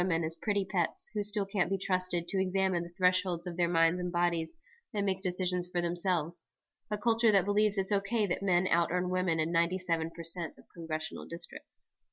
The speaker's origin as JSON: {"language": "English", "region": "the South", "country": "United States", "tie": "born or raised there", "said": "Growing up in the South under Reagan and the woman as second-class citizen culture did nothing to bolster my self-regard."}